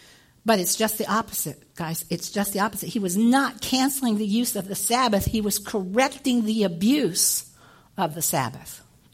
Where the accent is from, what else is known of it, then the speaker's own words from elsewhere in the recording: Midwest, United States; Maybe no, I was raised in the Midwest.